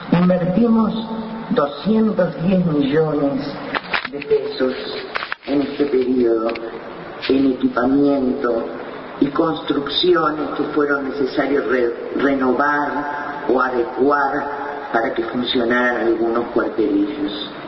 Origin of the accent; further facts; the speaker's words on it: Uruguay; como pueblo uruguayo